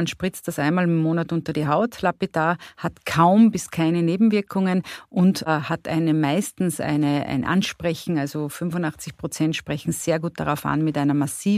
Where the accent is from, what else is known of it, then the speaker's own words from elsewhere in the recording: Carinthia, Austria; Ich komme aus Kärnten